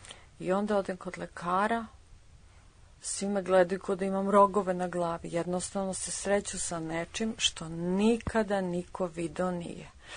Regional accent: Bor, Southern and Eastern Serbia, Serbia; Da, ja sam rođena u Boru, normalno odrastala

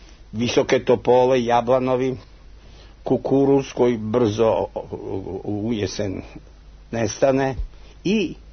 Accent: Vojvodina, Serbia; ja sam iz Svinskog Srema inače, ako me pitate

